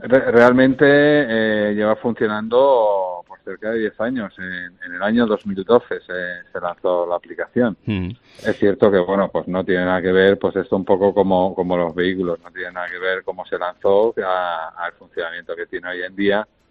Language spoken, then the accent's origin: Spanish; Valencia, Valencian Community, Spain; yo soy valenciano y la ciudad me encanta.